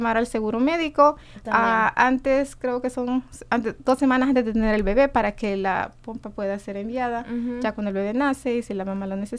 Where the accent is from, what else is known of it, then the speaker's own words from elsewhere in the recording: El Salvador; moved away as an adult; yo soy salvadoreña. Yo vine a este país a finales del 2001.